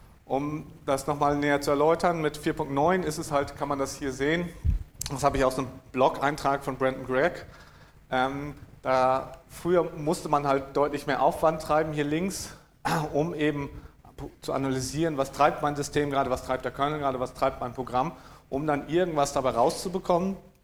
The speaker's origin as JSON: {"language": "German", "region": "Lower Saxony", "country": "Germany", "said": "ich bin selber Norddeutscher und Ostfriese"}